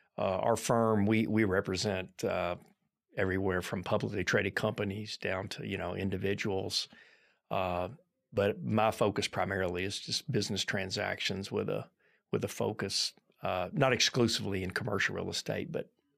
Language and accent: English; Lexington, Kentucky, United States; And I grew up here in Lexington. I grew up over in Meadowthorpe, went to Lafayette, went to UK Law School